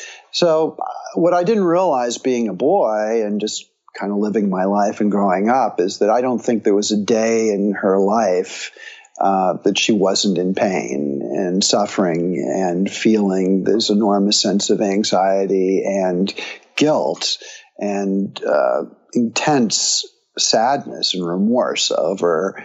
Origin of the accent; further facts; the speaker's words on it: Greenwich, Connecticut, United States; I was raised in Greenwich, Connecticut, which is about 30 minutes outside of New York City. My parents were immigrants escaping the Nazis in World War II.